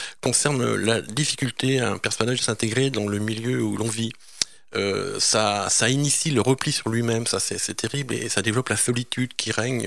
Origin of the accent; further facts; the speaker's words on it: France; qui est sorti chez nous en France en juin 2013.